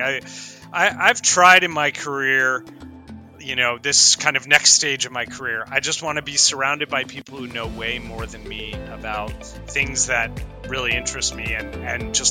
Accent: White Plains, New York, United States; now in Sydney, Australia; Yeah, I was born in New York City, raised in the suburbs of New York in a place called White Plains, and live in Sydney at the moment by the beach in Coogee.

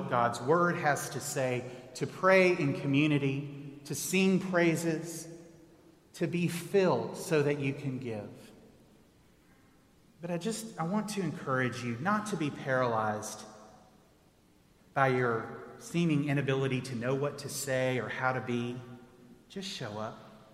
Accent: Texas, United States; I grew up in Texas, and I listened to a lot of … back in the day.

